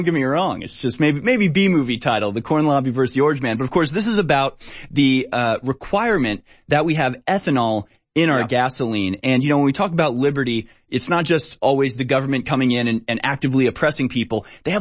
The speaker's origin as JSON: {"language": "English", "town": "Houston", "region": "Texas", "country": "United States", "said": "I'm from Houston, their hometown, so I'm ashamed."}